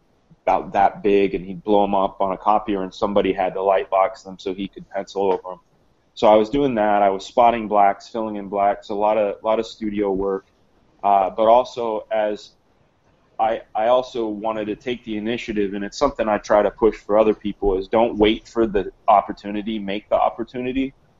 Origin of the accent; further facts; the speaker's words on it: San Francisco, California, United States; now in Los Angeles, United States; I'm from the Bay Area up by San Francisco, that I could come join his studio. So I basically said, goodbye. Goodbye, Bay Area. I'm moving down to L.A.